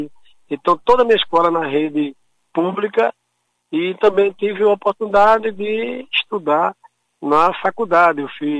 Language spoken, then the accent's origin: Portuguese; Olinda, Pernambuco, Brazil; como muitos olindenses sabem, eu nasci e me criei justamente em Peixinhos, ali praticamente na Presidente Kennedy, morei 16 anos ao lado da padaria Pajeú